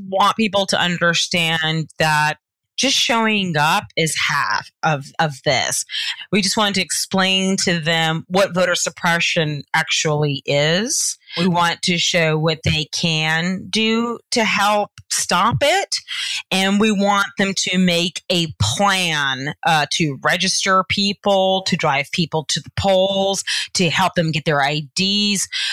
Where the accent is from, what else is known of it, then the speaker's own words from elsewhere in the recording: Georgia, United States; I'm from the South. Okay. Okay. So I'm from the South, Georgia.